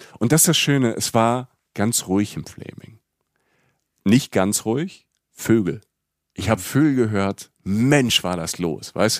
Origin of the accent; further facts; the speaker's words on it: Rhineland-Palatinate, Germany; ich bin in Rapsfeldern auch groß geworden, in der Pfalz